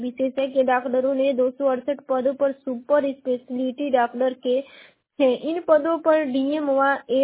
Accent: Uttar Pradesh, India; और मैं बलिया जिले की निवासी हूँ।

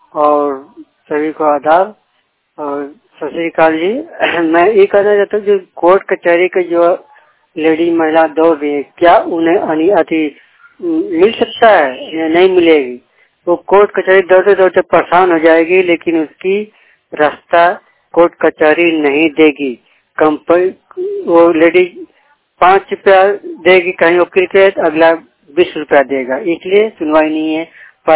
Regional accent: Jharkhand, India; now in Gurgaon, India; बोल रहा हूँ जी, गुड़गांव से 37 सेक्टर, मैं झारखंड के रहने वाला हूँ।

